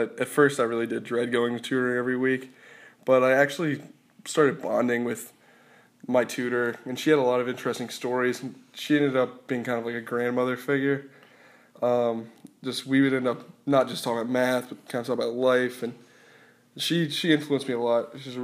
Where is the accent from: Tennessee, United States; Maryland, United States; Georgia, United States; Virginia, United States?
Virginia, United States; the Books a Million in Winchester, Virginia, which is right by my hometown